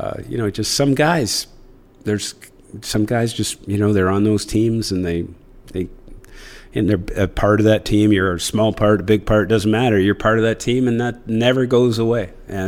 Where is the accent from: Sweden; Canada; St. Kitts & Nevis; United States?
Canada; I've always said that just being a Canadian kid and then playing in the NHL was it's such an honor.